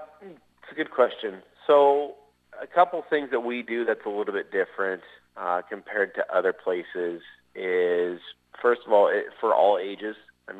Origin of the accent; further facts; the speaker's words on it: Bedford, Iowa, United States; I grew up in Bedford, Iowa.